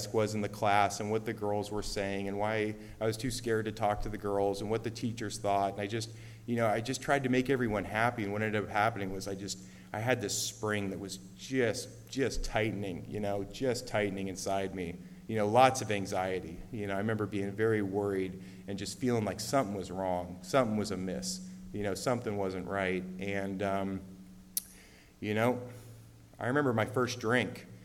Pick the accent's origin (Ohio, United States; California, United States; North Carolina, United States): California, United States; San Rafael; also born or lived in San Francisco; I was born in San Francisco in 1983. And a few days later, my mom and dad took me home to San Rafael, and I've been there ever since.